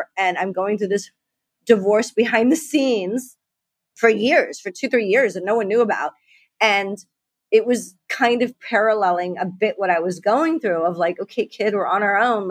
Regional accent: Naperville, Illinois, United States; I had a neighbor that lived next to me in my hometown of Naperville.

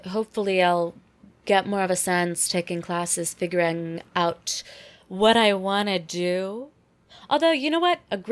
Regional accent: the South, United States; I grew up in the South, so people I went to high school with were getting married like the week after graduation.

